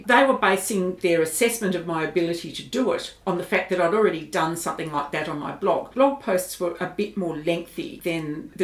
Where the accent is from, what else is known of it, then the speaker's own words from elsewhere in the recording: South Australia, Australia; I'm from South Australia.